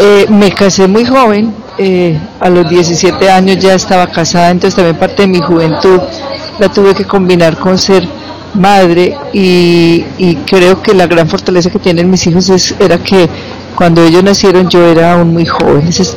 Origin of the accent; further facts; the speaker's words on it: Medellín, Antioquia, Colombia; Mi infancia se traslada a la ciudad de Medellín. Soy paisa de mucha tradición